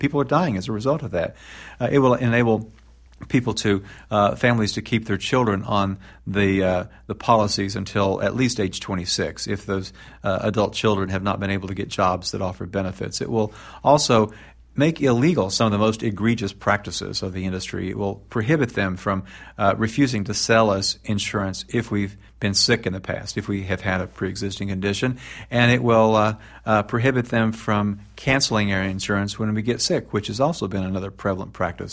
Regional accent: Tennessee, United States; read about this expedition at the Wise County Fairgrounds in Southwest Virginia, just a few miles from where I grew up in northeastern Tennessee.

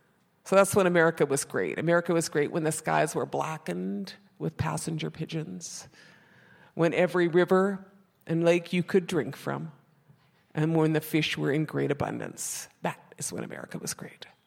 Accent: White Earth Reservation, Minnesota, United States

